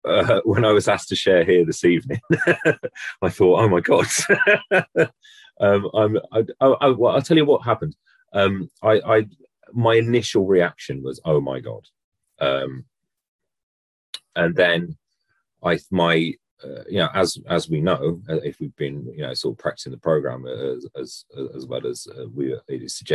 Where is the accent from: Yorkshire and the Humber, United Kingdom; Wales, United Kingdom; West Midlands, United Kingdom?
West Midlands, United Kingdom; Wolverhampton; born there; Although I live in South London now, and I have done for the last 15 years or so, I'm not from here. I was born in the West Midlands. I was born in Wolverhampton.